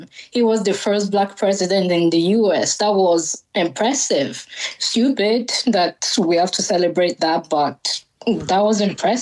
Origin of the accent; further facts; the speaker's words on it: Ireland; moved away; growing up in Ireland